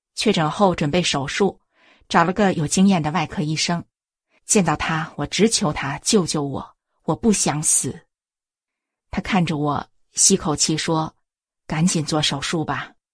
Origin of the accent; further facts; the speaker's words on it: Shenyang, Liaoning, China; also born or lived in Beijing; 我出生在北京，当年就住在西单的辟财胡同。1958年随父母搬到辽宁沈阳。